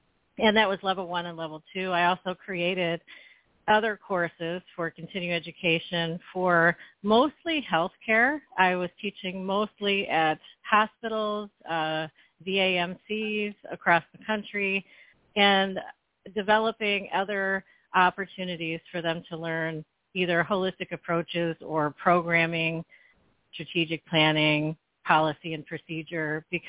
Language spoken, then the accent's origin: English; Geneva, Ohio, United States; I started my career actually at the age of 19 when I worked as a nursing assistant in my hometown of Geneva, Ohio, for several years until I moved to Cleveland